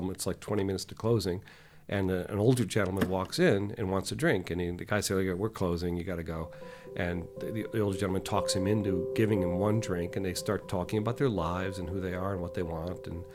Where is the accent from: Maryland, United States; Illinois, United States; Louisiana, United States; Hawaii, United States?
Illinois, United States; Chicago; now in New York, United States; I'm from Chicago originally. I live in New York now.